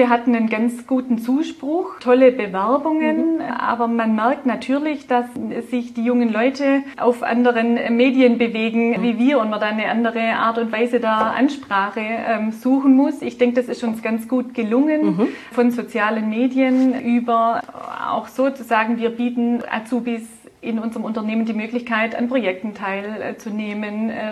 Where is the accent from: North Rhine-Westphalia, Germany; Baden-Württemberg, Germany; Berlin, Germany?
Baden-Württemberg, Germany; accent: Swabian